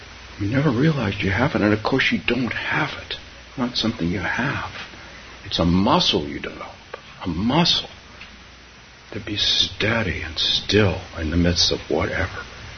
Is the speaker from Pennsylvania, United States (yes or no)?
no; San Francisco, California, United States; My home, San Francisco, Palo Alto. That's still my home. I've been gone for 45 years, still my home.